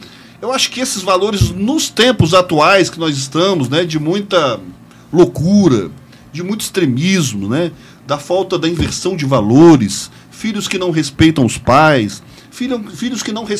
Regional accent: Taguatinga, Federal District, Brazil; E eu lembro quando eu era criança, em Taguatinga, quando eu era criança, eu era uma pessoa indesejada na casa dos outros.

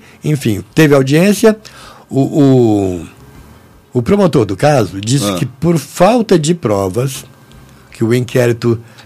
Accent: São Paulo, Brazil; now in Brasília, Brazil; Eu sou de São Paulo.

